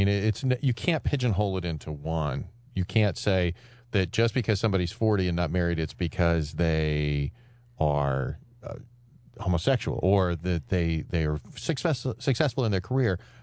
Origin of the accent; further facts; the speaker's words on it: California, United States; moved away as an adult; now in Massachusetts, United States; I grew up in California, and then 26 years old, in 10 days, I had uprooted my life to move to Massachusetts to start my career at the time in radio and television.